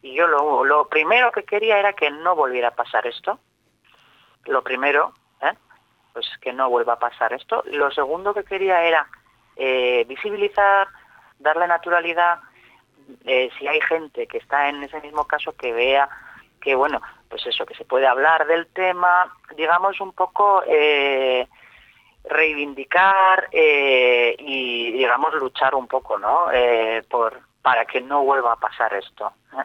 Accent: Ondarroa, Basque Country, Spain; yo soy de Ondarroa

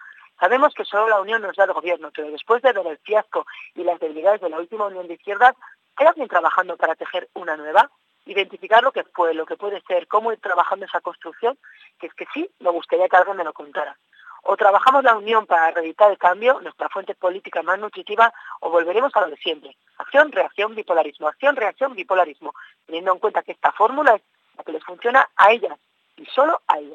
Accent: Basque Country, Spain; desde el mundo abertzale y desde el mundo euskaldun y desde el mundo de tan evolucionado que creo que somos las vascas y los vascos políticamente

